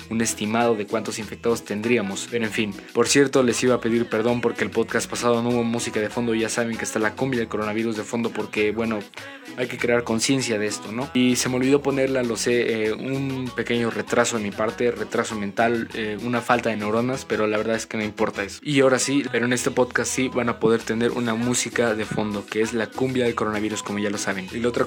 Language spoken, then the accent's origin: Spanish; Mexico; no voy a volver a decir los números de los infectados en mi país, México